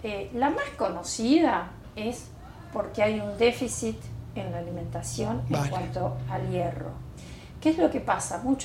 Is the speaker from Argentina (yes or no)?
yes; Argentina; Bueno, como ya lo han notado, soy argentina.